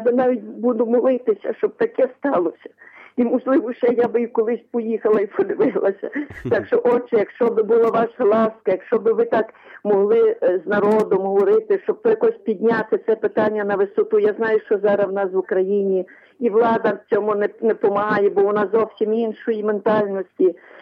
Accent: Lviv Oblast, Ukraine; я сама, ну, з Львівської області родом

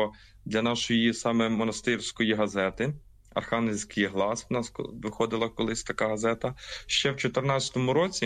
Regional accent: Lviv Oblast, Ukraine; now in Kyiv, Ukraine; І тому я зараз перебуваю там, звідки я родом, у своїх батьків на Львівщині.

